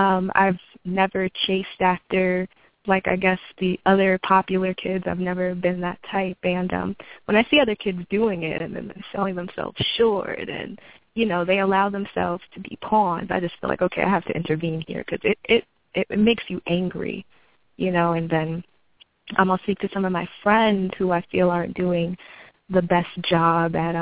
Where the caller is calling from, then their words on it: Bronx, New York, United States; I'm calling from the Bronx.